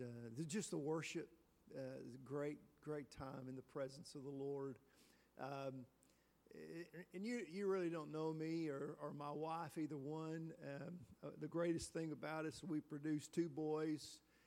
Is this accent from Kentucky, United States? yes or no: yes; Kentucky, United States; My wife and I, actually, we were both born and raised in Kentucky. We were about 6 hours apart.